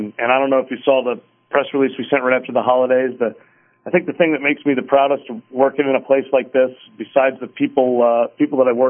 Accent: Philadelphia, Pennsylvania, United States; I'm a Philly. I was born in Philadelphia, grew up just outside of it

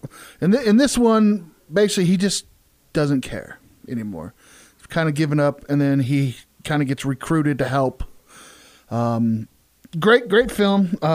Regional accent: Canada; I'm Canadian.

